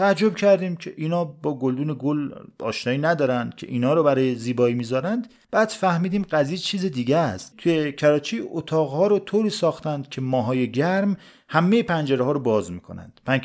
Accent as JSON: {"language": "Persian", "country": "Iran", "said": "من ایرانیم،"}